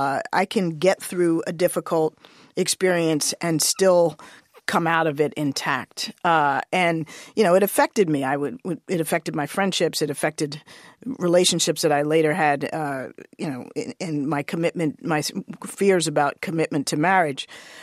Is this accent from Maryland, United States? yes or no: no; Washington, District of Columbia, United States; I actually was born and raised in Washington, D.C.